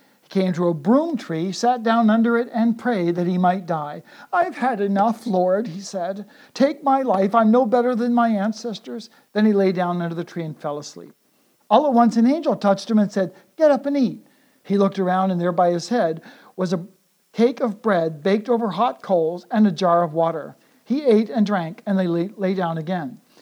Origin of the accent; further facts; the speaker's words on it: Canada; our neighbors next door, when I was growing up in Canada